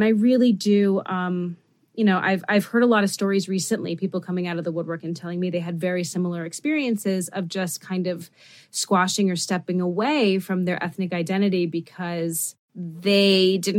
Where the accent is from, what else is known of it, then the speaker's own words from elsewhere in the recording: New York City, New York, United States; You know, I grew up in Midtown Manhattan for the most part, and my father taught at the private school that I went to. So I was a faculty brat. But nonetheless, you know, I don't have a New York accent because of it.